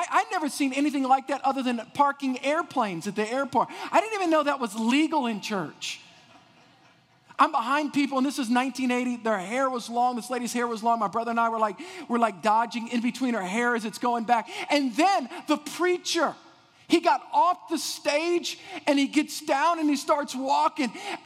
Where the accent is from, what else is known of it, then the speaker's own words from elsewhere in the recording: Louisiana, United States; And I grew up in, as Jeremy said, I grew up in South Louisiana.